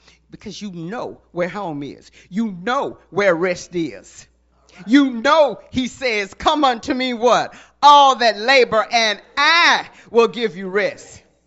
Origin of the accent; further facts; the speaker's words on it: Three Rivers, Mississippi, United States; born there; I was born in Three Rivers, Mississippi. Don't say you don't know where Three Rivers is.